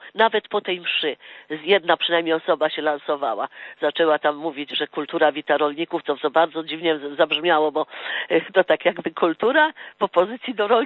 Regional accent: Warsaw, Masovian Voivodeship, Poland; born there; niby urodziłam się w Warszawie. Mama jest z Kresów, ale wszyscy jesteśmy, powtarzam, wszyscy jesteśmy ze wsi.

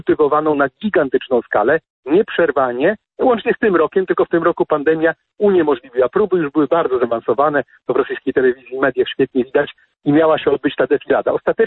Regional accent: Olsztyn, Warmian-Masurian Voivodeship, Poland; czy mojej rodzinnej Warmii, ja się urodziłem w Olsztynie

